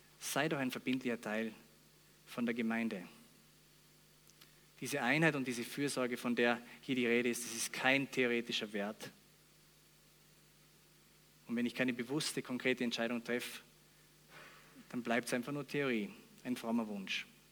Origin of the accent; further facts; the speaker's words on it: Vorarlberg, Austria; Das ist nicht unsere Stärke als Vorarlberger, möchte ich behaupten.